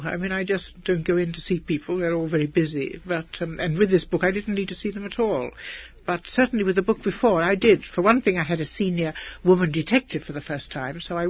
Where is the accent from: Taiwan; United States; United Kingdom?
United Kingdom; England; because we're both English, we're both fairly elderly